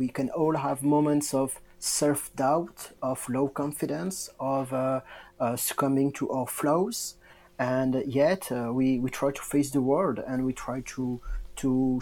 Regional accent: France; a French United fan. It wasn't easy growing up in France

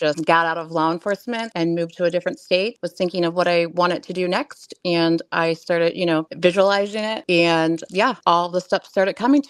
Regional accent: West Olive, Michigan, United States; from West Olive, Michigan.

